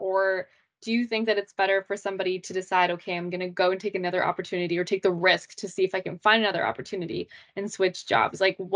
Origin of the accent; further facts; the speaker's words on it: Toronto, Ontario, Canada; so I'm from Toronto, and buying a house in Toronto is basically impossible for us young people.